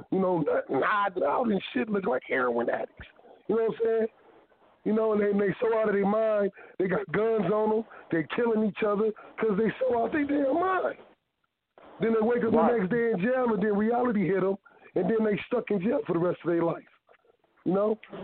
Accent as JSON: {"language": "English", "town": "Flint", "region": "Michigan", "country": "United States", "said": "I'm from Flint, Michigan, where the dirty water at."}